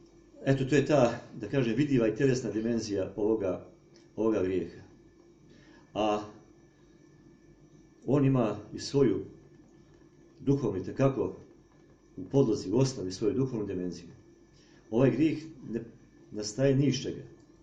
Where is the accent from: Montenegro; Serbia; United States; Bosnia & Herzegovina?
Montenegro; kod nas u Crnoj Gori znate to, neko bude šta hoće, samo da bude muško, znate.